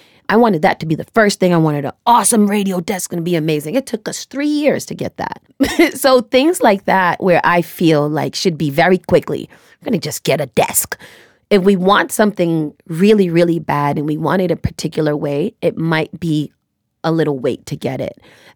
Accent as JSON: {"language": "English", "country": "United States", "tie": "born or raised there", "said": "I am the product of a father from Trinidad, a mother from Honduras. I was born and raised here in America. So I cover quite a couple of landscapes, Afro-Caribbean, Caribbean, African American, Black."}